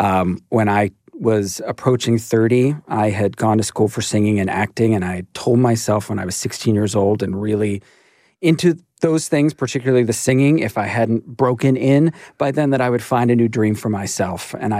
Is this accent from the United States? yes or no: yes; Maryland, United States; I'm from Maryland originally.